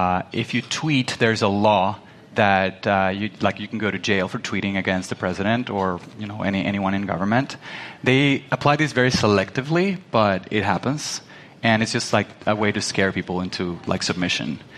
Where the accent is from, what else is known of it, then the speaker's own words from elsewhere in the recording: Venezuela; moved away; I'm born and raised in Venezuela. I lived there until 2015. I am now traveling